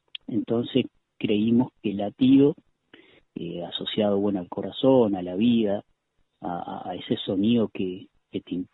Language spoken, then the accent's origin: Spanish; Tarariras, Colonia, Uruguay; Nosotros somos de Colonia departamento. En realidad, por ejemplo, yo y el cantante somos de la ciudad de Tarariras y el resto de los músicos son de Rosario. El tecladista también es de acá, de la ciudad de Tarariras, igual que nosotros.